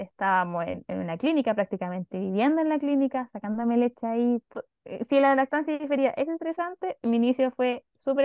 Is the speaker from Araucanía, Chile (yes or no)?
no; Talcahuano, Biobío, Chile; nosotros somos de Concepción, de Talcahuano en realidad, pero están al ladito.